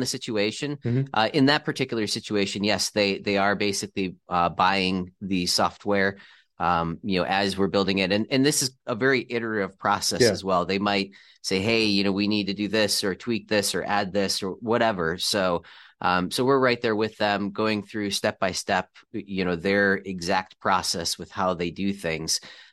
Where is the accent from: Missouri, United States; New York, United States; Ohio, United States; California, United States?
Ohio, United States; Akron; So again, I'm from Akron, so they're in a suburb of Cleveland called Shaker Heights.